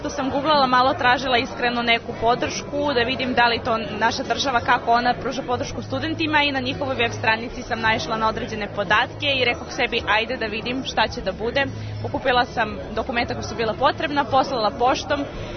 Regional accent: Užice, Šumadija and Western Serbia, Serbia; dolazim iz Užica

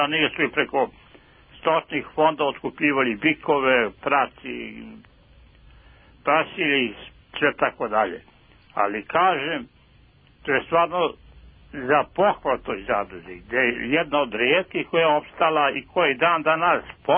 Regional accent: Mihajlovac, Serbia; Ja sam iz Mihajlovca, gde postoji jedna zadruga već preko 100 godina.

